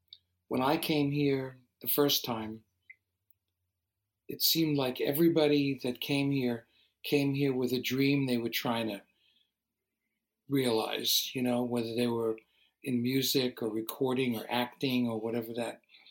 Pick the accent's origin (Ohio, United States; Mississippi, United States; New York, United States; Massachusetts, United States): New York, United States; New York City; now in Woodstock, United States; It. It's my home. I grew up in Brooklyn in a place that it just is not anywhere near.